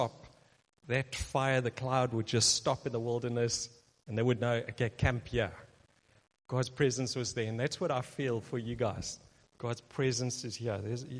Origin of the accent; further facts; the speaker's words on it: England, United Kingdom; now in South Africa; I mean, I'm as English as they come, but all of my kids have gone through Afrikaans school, and they're quite bilingual.